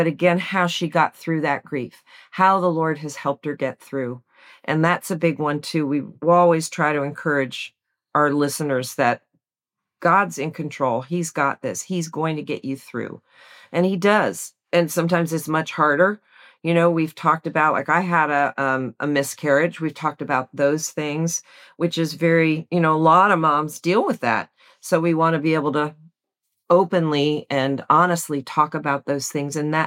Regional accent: New Jersey, United States; now in Tennessee, United States; And I'm from New Jersey. If you'd asked me 20 years ago, will you ever live in Tennessee? I said, no, it's the South. I'm a Northeasterner.

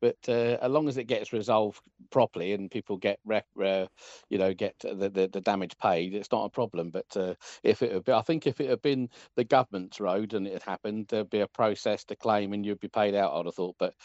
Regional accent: Wales, United Kingdom; But I came from Wales, and in Wales, the roads are super smooth.

